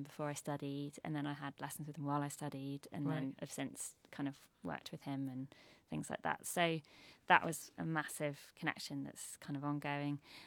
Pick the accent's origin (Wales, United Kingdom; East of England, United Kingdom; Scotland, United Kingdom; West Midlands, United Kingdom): West Midlands, United Kingdom; now in London, United Kingdom; Because I grew up in Shropshire, there wasn't really much of anything going on compared to what it's like in London.